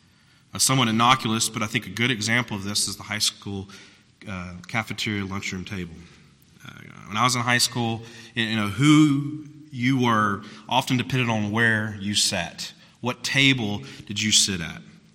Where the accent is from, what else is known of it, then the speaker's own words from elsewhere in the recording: South Carolina, United States; I'm from South Carolina.